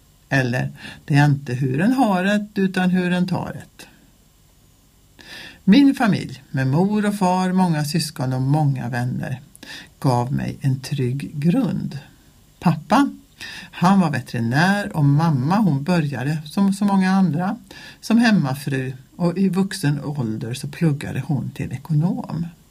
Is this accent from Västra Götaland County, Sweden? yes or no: yes; Mariestad, Västra Götaland County, Sweden; Min uppväxt i Mariestad och Skaraborg har präglat mig starkt.